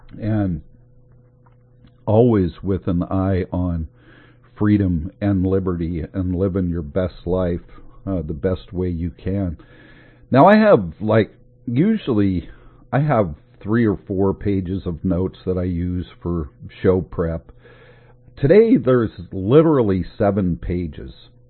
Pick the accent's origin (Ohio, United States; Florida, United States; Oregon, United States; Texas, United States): Oregon, United States; Love the rain here in Oregon. I was born and raised in Oregon.